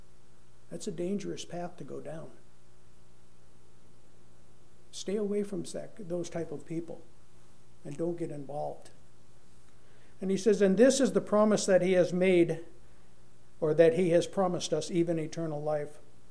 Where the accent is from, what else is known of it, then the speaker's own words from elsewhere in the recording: Northeast, United States; As most of you know, I'm from the Northeast, and it seems like back when I was a kid, there was a lot more snow back there than there is now